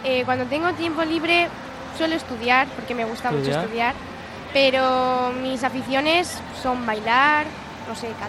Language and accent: Spanish; Bilbao, Basque Country, Spain; now in Medina, Spain; No, de pequeña, bueno, yo soy de Bilbao y he venido más veces